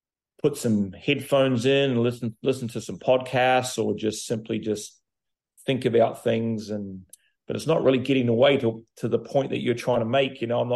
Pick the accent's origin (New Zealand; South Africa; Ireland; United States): New Zealand; growing up in New Zealand, I lived on the farm